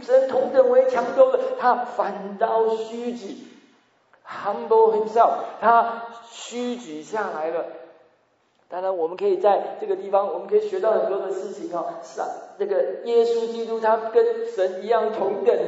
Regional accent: China; 我们中国人当然比较忌讳谈论死亡的事情哈

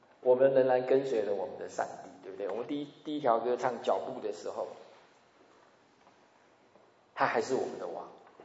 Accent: Wuhan, Hubei, China; 上个月，武汉，我的老家，淹没了一大片。

